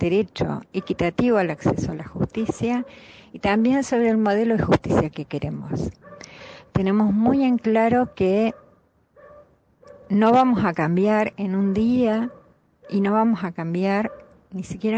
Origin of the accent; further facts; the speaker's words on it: Argentina; nosotros, como argentinos, como argentinas